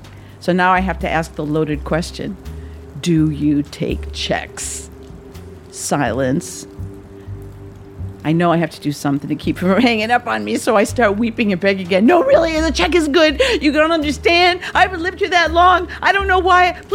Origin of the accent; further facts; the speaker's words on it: Wisconsin, United States; Because I'm from Wisconsin, I immediately feel responsible